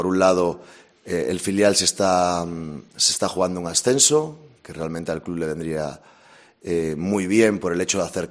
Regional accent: Galicia, Spain; como gallego, pues me siento tremendamente identificado con ellos.

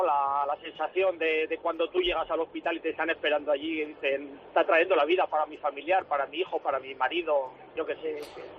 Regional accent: Zaragoza, Aragon, Spain; nosotros somos de Zaragoza

